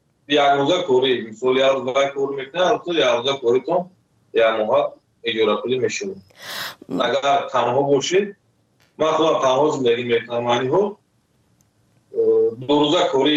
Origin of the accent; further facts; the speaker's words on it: Tajikistan; also born or lived in Russia; now in South Korea; سال 2015 از تاجیکستان آمدم.